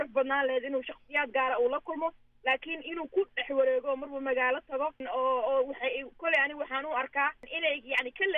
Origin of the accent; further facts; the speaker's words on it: Minnesota, United States; anigu reer Minnesota ayaan ahay